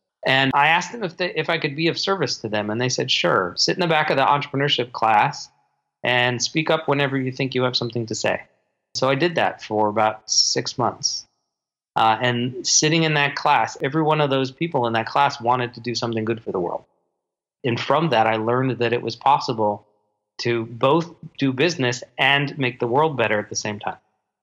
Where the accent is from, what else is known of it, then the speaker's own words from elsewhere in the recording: Bainbridge Island, Washington, United States; I wound up discovering this business school that's based on my hometown. I live on Bainbridge Island outside of Washington.